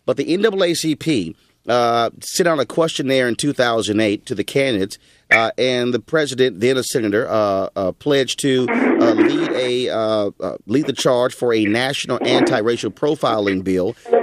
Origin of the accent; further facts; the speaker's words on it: Houston, Texas, United States; Still, yes, Skip, certainly still in H-Town, my hometown.